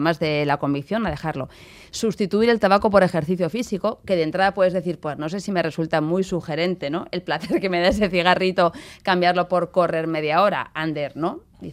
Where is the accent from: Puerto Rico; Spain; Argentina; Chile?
Spain; Pamplona, Navarre; un compañero suyo de Pamplona, de mi tierra, médico